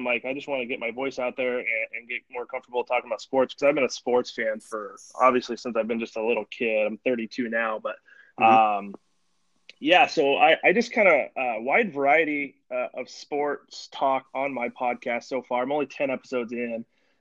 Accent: Oregon, United States; now in Seattle, United States; I'm from Oregon originally, I live up in the Seattle area now

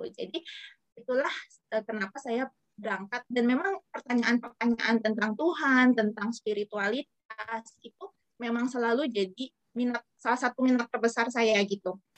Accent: Jakarta, Indonesia; Karena orang tua saya nggak lahir dan besar di Jakarta, mereka merantau, terus ya udah menetap gitu kan, jadi saya generasi kedua. Dan tapi kami di rumah belajar apa? Bicara bahasa Indonesia gitu kan, tidak bicara bahasa daerah. Saya ngerti bahasa daerah itu sedikit sekali

